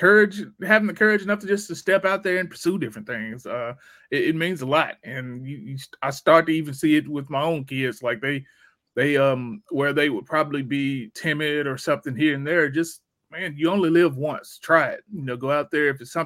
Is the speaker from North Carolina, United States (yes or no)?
no; Tennessee, United States; But I'm from Tennessee, little old Tennessee. Hollywood is thousands and thousands of miles away.